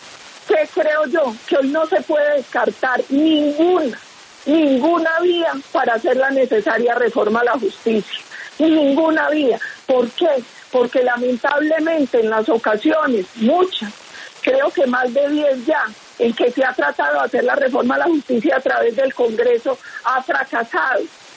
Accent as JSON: {"language": "Spanish", "region": "Antioquia", "country": "Colombia", "said": "yo soy paisa montañera y hablo con muchos dichos"}